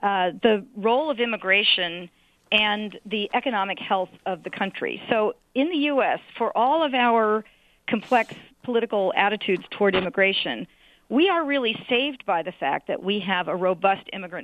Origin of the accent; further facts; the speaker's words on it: United States; my own surprise as an American